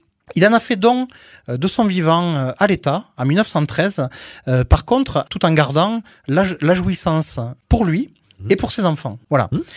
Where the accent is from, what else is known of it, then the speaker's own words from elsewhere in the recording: Occitanie, France; C'est un bijou renaissance qui ressemble beaucoup au château de Bournazel chez nous en Aveyron, avec des médaillons.